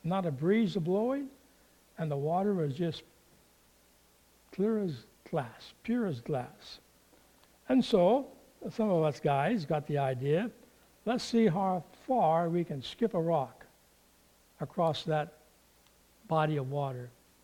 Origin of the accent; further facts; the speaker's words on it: Toppenish, Washington, United States; Now, as we were growing up in Toppenish, out there on the McDonald Road, there was a gravel pit right across the road.